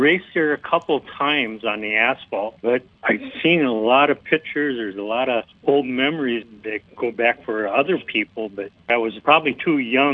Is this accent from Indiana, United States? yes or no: no; Newport, Minnesota, United States; I grew up over in Newport, Minnesota